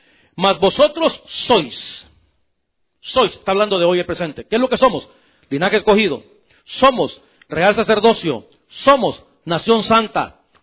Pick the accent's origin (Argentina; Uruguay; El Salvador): El Salvador; allá en mi país, en El Salvador